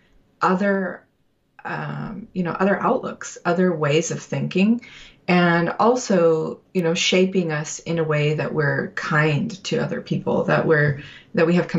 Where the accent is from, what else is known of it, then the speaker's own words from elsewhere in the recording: Utah, United States; Yeah, we're both from Utah.